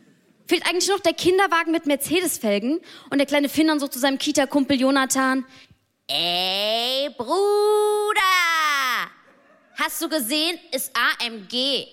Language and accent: German; Mainz, Rhineland-Palatinate, Germany; Ich komme aus Mainz und ich bin 26 Jahre alt.